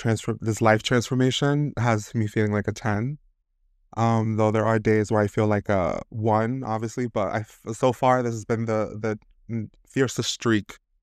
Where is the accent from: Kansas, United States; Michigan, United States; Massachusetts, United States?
Kansas, United States; Wichita; I'm from Wichita, Kansas.